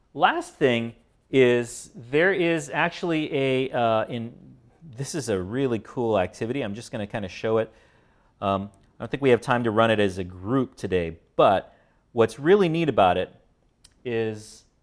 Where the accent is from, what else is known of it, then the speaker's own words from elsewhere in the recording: Hawaii, United States; So I'm from Hawaii. When we say hello to people, sometimes we say aloha.